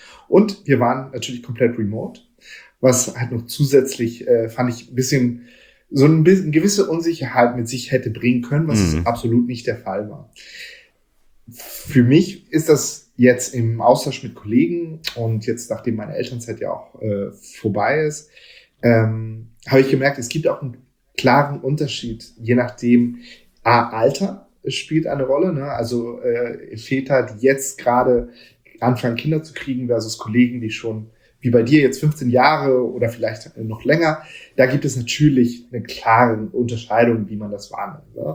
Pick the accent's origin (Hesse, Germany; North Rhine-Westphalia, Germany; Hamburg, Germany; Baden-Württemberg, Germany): Hamburg, Germany; also meine Frau kommt ursprünglich aus Hamburg und ich bin hier in Hamburg aufgewachsen und wir dachten mit Kind, Großeltern, lohnt es sich ja zurück nach Hamburg zu ziehen.